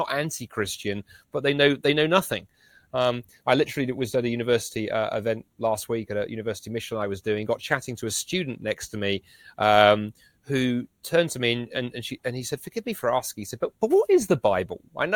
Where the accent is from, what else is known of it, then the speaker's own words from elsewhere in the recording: United Kingdom; We're so British. We caveat things all the time.